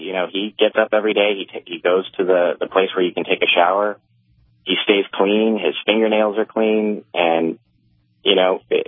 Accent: Los Angeles, California, United States; because I'm from Los Angeles, so I know all the places where the homeless are.

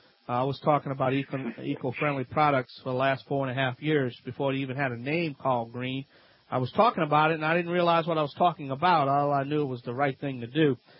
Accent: Louisiana, United States; That's right … from the Bayou Land.

